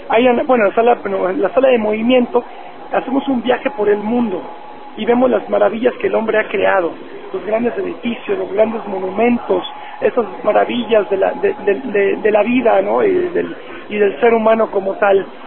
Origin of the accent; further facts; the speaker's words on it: Mexico; yo como empresario mexicano, pues lo que quiero lograr es darle mi granito de arena para impactar a mi país